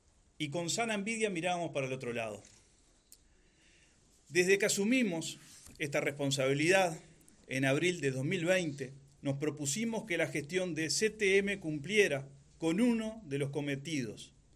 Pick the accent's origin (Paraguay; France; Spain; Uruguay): Uruguay; Salto; Aquellos que nacimos acá, en Salto, en la región, hemos estado gran parte de nuestra vida en este lugar